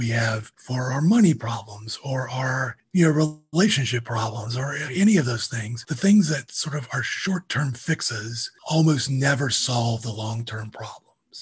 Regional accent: Georgia, United States; now in North Carolina, United States; You know, I'm from the South. I grew up in Georgia. I live in North Carolina now. I've lived in the South for all but 1 year of my life.

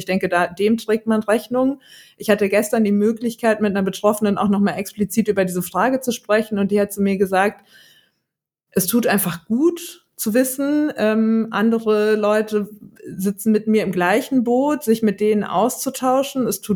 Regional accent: Marburg, Hesse, Germany; ich bin ursprünglich aus Oberhessen, wo man das R eigentlich nicht rollt, aus der Stadt Marburg.

